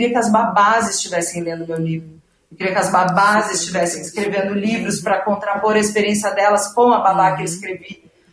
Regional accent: Curitiba, Paraná, Brazil; born there; eu nasci em Curitiba, em Santa Felicidade, é uma colônia de italianos, né? Para quem nunca ouviu falar, é um lugar muito bonito. Eu tenho uma família maravilhosa, mas também é uma colônia italiana, extremamente conservadora.

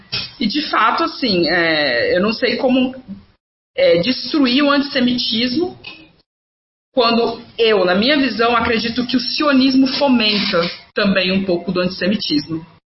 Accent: Brazil; eu sou brasileira, eu vou para qualquer país que fala português. Se eu for expulsa do Brasil, eu vou para Angola, tranquilamente

